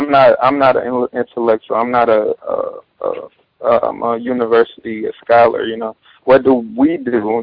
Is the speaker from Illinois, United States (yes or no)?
no; Detroit, Michigan, United States; I was listening to the show. I'm from Detroit, Michigan, and we're experiencing a lot of racial things as well.